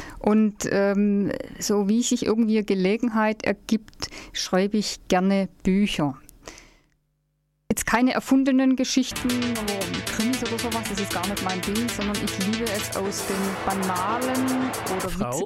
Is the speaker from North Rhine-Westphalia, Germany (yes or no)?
no; Baden-Württemberg, Germany; ich komme ja nicht direkt aus Stuttgart ursprünglich. Also das sind auch so kleine Städte ringsrum, wo ich mein Unwesen getrieben habe. Also es war ein bisschen ein Kulturstock von der Sprache.